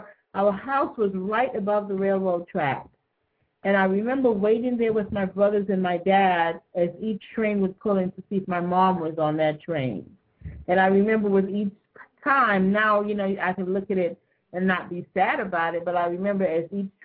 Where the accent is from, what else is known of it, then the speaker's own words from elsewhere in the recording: Kingston, Jamaica; I grew up in Kingston, and I remember the early part, as far back as I can remember